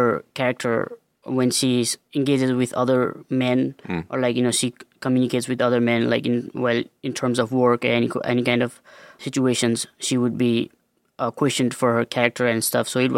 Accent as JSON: {"language": "English", "country": "Nepal", "tie": "born or raised there", "also_born_or_lived": "India", "said": "So I was born in India. So I have a younger sister. She's 2 years younger than me. So I moved to Nepal with my parents when I was three. And I come from a very rural village of Nepal, where there is no electricity still"}